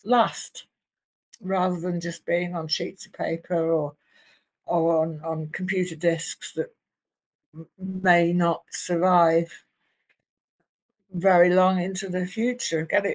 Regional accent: London, United Kingdom; born there; also born or lived in Tamworth, United Kingdom; I was born in East London, and my forebears are Scottish and Huguenot French and Cornish and Kentish. Cockneys.

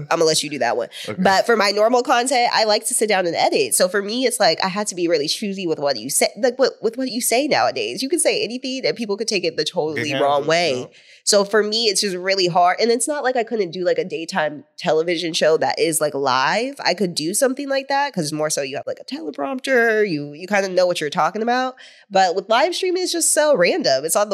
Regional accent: Seattle, Washington, United States; I am from Seattle, Washington.

